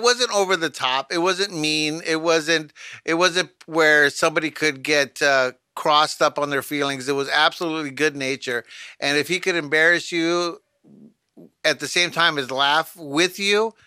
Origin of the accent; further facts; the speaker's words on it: Highland Park, United States; Me and Eric were 3 years apart. We grew up in Highland Park.